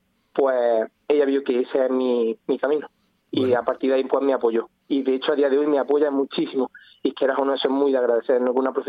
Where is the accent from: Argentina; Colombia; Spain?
Spain; Puente Genil, Andalusia; yo soy de Puente Genil, llevo escuchando … toda mi vida.